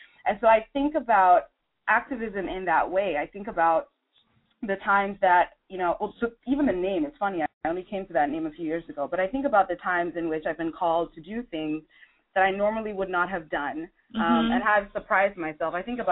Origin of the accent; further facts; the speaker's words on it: Nigeria; I'm originally from Nigeria.